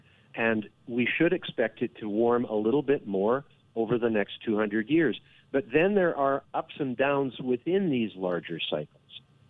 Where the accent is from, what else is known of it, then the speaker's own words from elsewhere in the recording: Canada; I'm from Canada, living, thankfully, on the west coast by the sea, where we have our warmest climate.